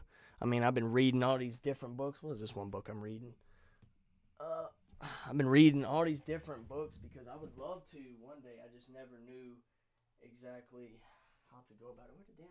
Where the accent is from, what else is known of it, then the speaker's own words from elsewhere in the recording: Rocky Mount, North Carolina, United States; also born or lived in Wilson; now in Elkton, United States; I'm from Wilson. I was born in Wilson, but raised in Rocky Mount.